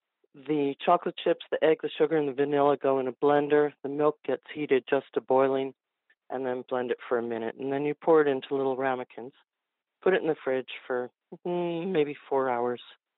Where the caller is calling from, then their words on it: New Jersey, United States; From New Jersey.